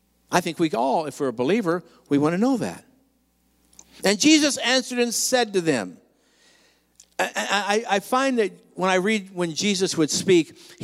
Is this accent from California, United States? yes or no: yes; California, United States; I grew up in Southern California and grew up in school.